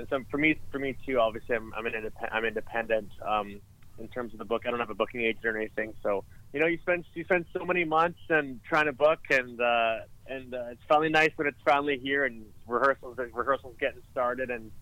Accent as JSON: {"language": "English", "region": "Alberta", "country": "Canada", "said": "I'm from Alberta too, so I feel like I get the best of both worlds with the mountains up there as well."}